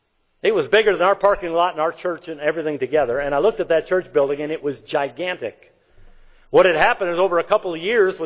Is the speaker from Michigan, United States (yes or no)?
yes; Michigan, United States; Growing up in Michigan, there was a church in Detroit called Temple Baptist of Detroit.